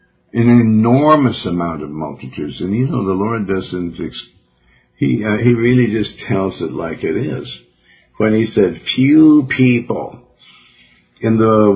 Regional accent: Montana, United States; Because I'm from Montana.

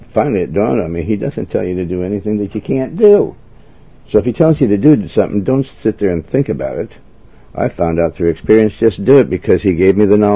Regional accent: United States; I'm an American, and I want to, and I'm a Christian.

